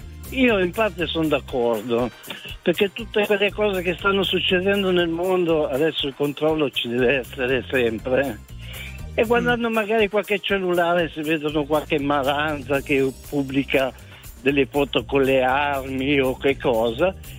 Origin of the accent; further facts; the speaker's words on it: Novara, Piedmont, Italy; Io sono di Novara.